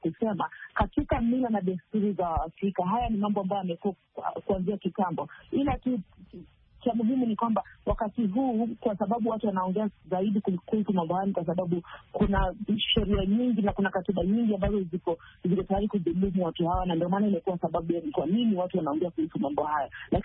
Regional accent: Kenya; sisi kama Wakenya, roho zetu zinaomba na chungu tunaofikia ni kwamba sisi tumezaliwa Kenya, sisi tunaipenda nchi yetu, sisi tunafanya kazi nchini Kenya, tunalipa ushuru nchini Kenya, masomo yetu tumesomea Kenya

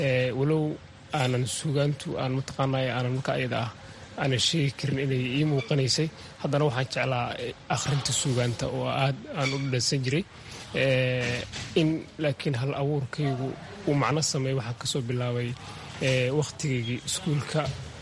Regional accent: Ceel Guduud, Gedo, Somalia; born there; ana waxaan ku dhashay meel yiraahdo Ceelguduud oo ku taala gobolka Gedo, waa tuulo.

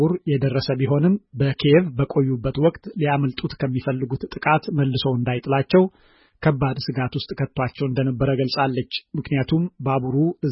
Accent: Shire, Tigray, Ethiopia; እኔ ሽሬ ከሚባል ከተማ ነው የመጣሁት። ከሽሬ እንደሰላሴ ተነስቼ ወደ መቀሌ መጣሁ።

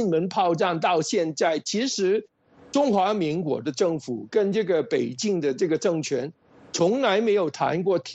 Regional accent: Hong Kong; now in United Kingdom; 我是一个香港人。我现在在英国，我是一个英国的华人

